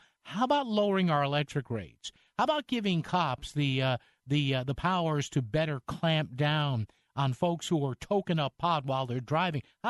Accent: New Haven, Connecticut, United States; mayor of New Haven, Justin Elliker, who I think is, at level, a pretty smart guy, does a decent job in my hometown.

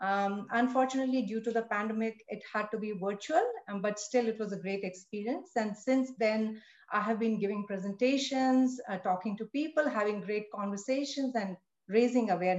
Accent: India; So growing up in India

